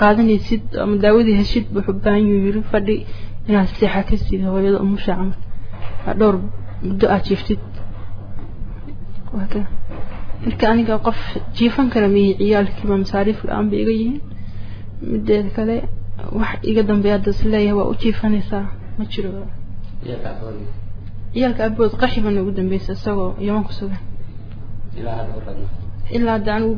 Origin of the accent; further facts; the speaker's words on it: Galkayo, Mudug, Somalia; born there; aniga waxaan ku dhashay bo Galkacyo Galkacyo ku dhashay